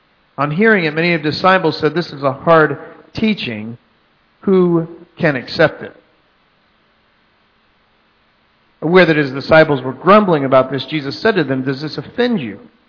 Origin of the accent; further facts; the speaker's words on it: Texas, United States; some of you know I'm from Texas